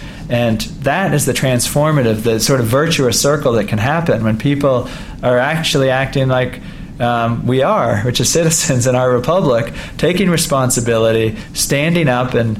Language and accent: English; Concord, Massachusetts, United States; I'm from New England. We have town meetings for our government. Literally, every citizen in Concord, where I'm from, is effectively a legislature.